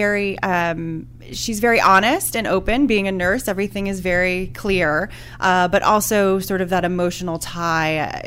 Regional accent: Connecticut, United States; I am from the northwest corner of Connecticut.

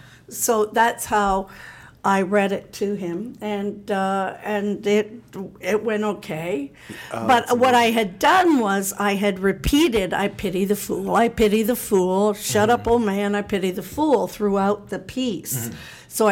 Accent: Canada; Because I'm Canadian, I don't toot my own horn.

